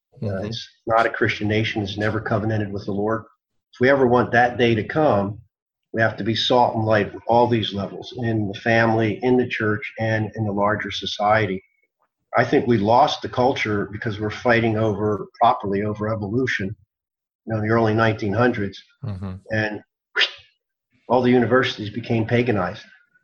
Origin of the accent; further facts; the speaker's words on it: Italy; You know, I come from Italy